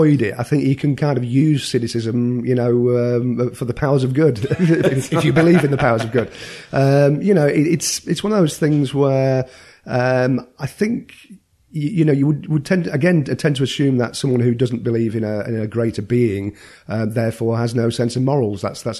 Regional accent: Blackpool, North West England, United Kingdom; me growing up in Blackpool in the northwest of England, a kind of tourist resort

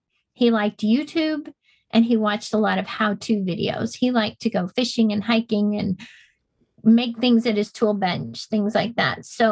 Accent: Indiana, United States; I'm from Indiana.

